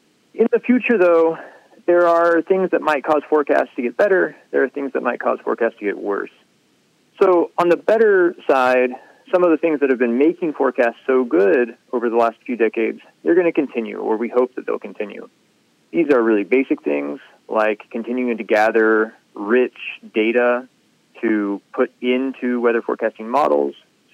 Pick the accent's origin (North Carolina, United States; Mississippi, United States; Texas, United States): Texas, United States; I grew up in the Panhandle of Texas, a very wild weather location.